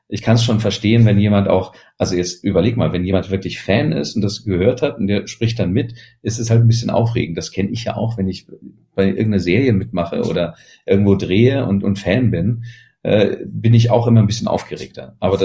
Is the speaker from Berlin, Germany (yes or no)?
yes; Berlin, Germany; ich komme ja aus Berlin.